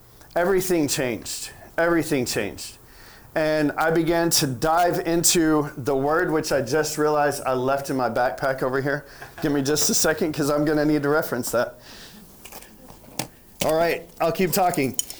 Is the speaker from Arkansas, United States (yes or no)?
yes; Arkansas, United States; moved away as an adult; now in Taiwan; I'm originally from Arkansas, which is in the United States.